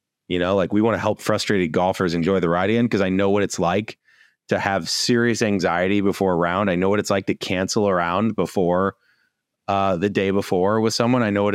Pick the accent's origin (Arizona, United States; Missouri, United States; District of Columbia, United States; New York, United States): Missouri, United States; St. Louis; now in Los Angeles, United States; I'm from St. Louis originally. I'm in LA now.